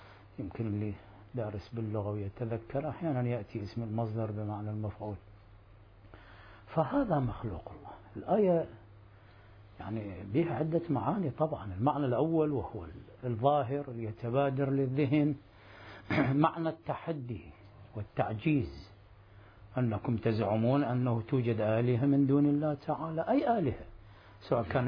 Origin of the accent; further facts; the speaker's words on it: Najaf, Najaf Governorate, Iraq; accent: Najafi; شو نسميها احنا بالمصطلحات العامية لهجتنا بالنجف، احنا بعد كل مدينة لها لهجتها.